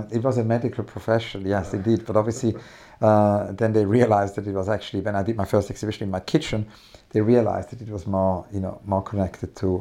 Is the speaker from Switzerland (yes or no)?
yes; Weinfelden, Thurgau, Switzerland; also born or lived in Zurich; I was born in Zurich, and then just the first couple of days, and then my parents, you know, were actually in Weinfeld, and it's a small town.